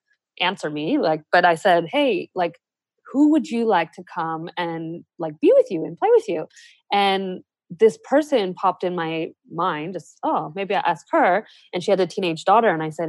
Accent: United States; moved away as an adult; now in Australia; so I am American and I, you know, moved to Australia

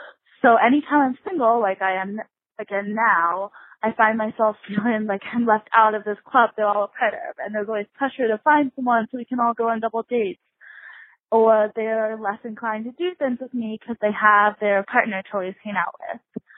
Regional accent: Colorado, United States; I'm 22 and from Colorado.

